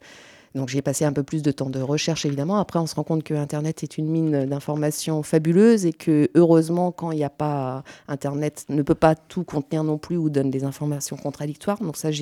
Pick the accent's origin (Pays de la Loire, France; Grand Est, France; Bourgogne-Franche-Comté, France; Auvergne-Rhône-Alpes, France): Pays de la Loire, France; Nantes; J'ai eu la chance de vivre dans plusieurs quartiers, parce que je suis nantaise d'origine, bien que j'ai quitté la ville pendant quelques années, mais en y revenant, là, j'ai intégré ce quartier